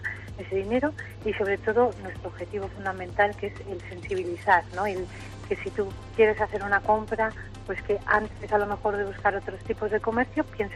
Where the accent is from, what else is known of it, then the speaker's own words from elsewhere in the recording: Soria, Castile and León, Spain; como dices, somos de Soria y no nos importa el frío